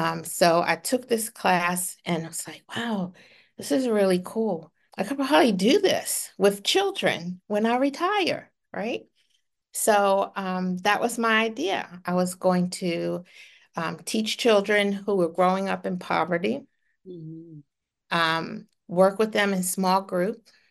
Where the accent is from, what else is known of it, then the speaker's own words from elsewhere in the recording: Reisterstown, Maryland, United States; I grew up in Reisterstown, Maryland. I went to school there with my mom and dad and two sisters. I am currently living in Carroll County.